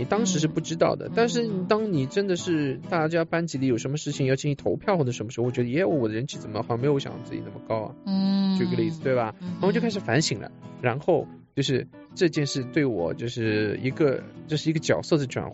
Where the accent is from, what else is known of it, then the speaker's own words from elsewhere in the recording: Shanghai, China; accent: Shanghainese; 就是我们上海话叫男人有点驴犬的话